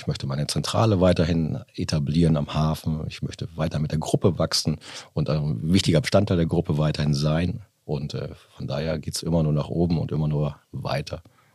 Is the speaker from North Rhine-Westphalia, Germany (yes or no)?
yes; Borgholzhausen, North Rhine-Westphalia, Germany; die kommen witzigerweise aus meiner Heimat Bockholzhausen.